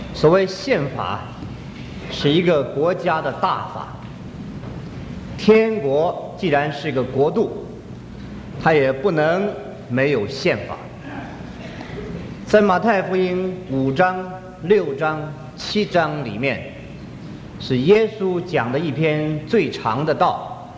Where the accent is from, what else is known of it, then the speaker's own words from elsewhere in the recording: China; 就是可以用我们中国人常用的话，一无所知的人有福了